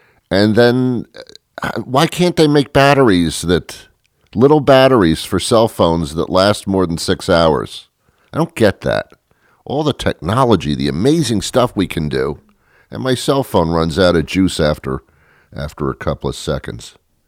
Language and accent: English; Teaneck, New Jersey, United States; I was brought up in Teaneck, New Jersey, which was about, I'd say about 5 miles into New Jersey from the George Washington Bridge.